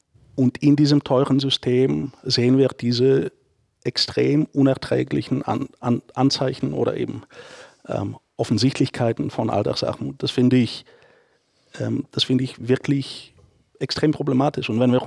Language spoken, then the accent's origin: German; Bulgaria; now in Berlin, Germany; Ich komme aus Bulgarien. Und die 90er Jahre in Bulgarien waren eine Zeit von Armut